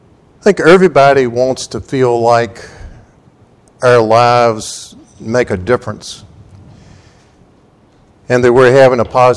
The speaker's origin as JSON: {"language": "English", "town": "Vinton", "region": "Virginia", "country": "United States", "tie": "born or raised there", "said": "I remember when I was growing up in Vinton, Virginia, over in the mountains"}